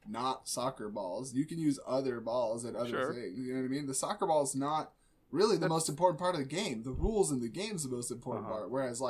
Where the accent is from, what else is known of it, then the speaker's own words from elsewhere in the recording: Midwest, United States; I'm from the Midwest. Like, half of the year we're all inside the whole time.